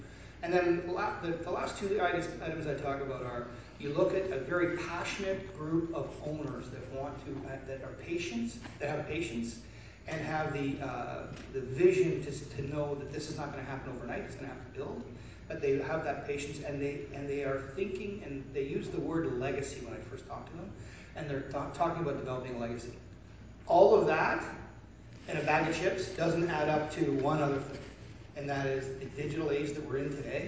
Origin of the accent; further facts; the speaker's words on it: Scotland, United Kingdom; Yes, I'm from Scotland.